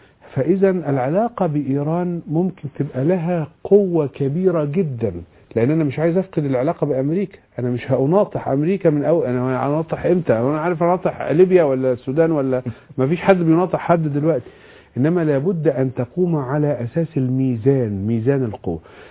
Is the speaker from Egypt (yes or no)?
yes; Egypt; بتكلم كمصري